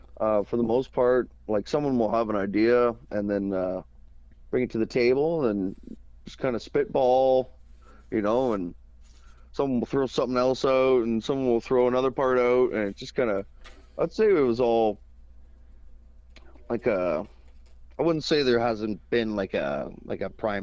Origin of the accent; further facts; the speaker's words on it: North Bay, Ontario, Canada; It's all North Bay for the most part. Yeah, been here my whole time.